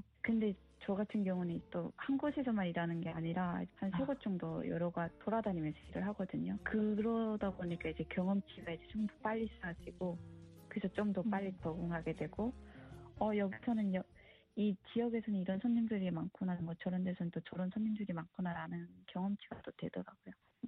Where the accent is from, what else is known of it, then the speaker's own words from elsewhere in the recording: South Korea; 필리핀에서는 그런 한국인에 대한 그런 게 되게 좋아요, 이미지가. 그래서 한국에서 왔다라고 하면 그런 부분이 되게 큰데 미국에서는 똑같은